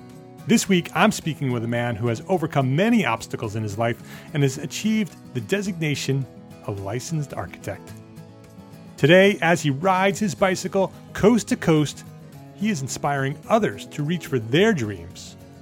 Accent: Paramus, New Jersey, United States; I grew up in Paramus. Did you know that?

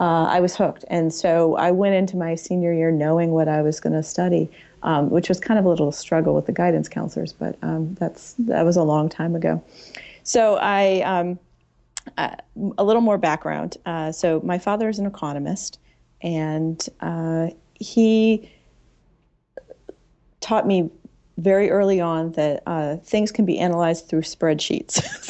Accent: St. Louis, Missouri, United States; born or raised there; also born or lived in New York, United States / Boston, United States

